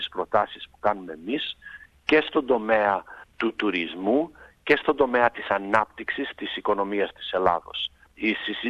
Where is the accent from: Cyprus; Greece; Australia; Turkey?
Australia; και είμαστε δύο από την Αυστραλία, εγώ και ο Στίβ Δημόπουλος